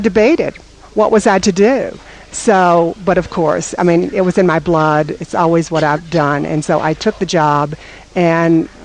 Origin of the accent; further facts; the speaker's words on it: Alabama, United States; We were talking earlier about that I'm from Alabama, and I have a friend I visit frequently in Birmingham